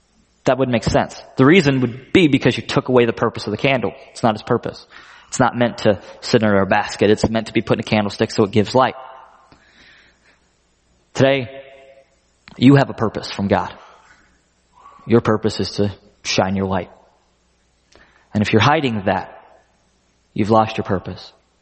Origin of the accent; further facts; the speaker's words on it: the South, United States; I'm from the South.